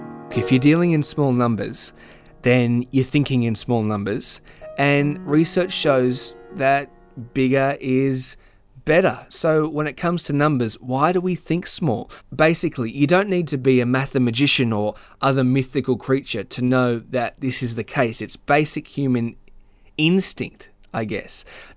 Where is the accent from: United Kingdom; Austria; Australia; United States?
Australia; Epping, New South Wales; but I'm originally from Epping in Sydney's northwest.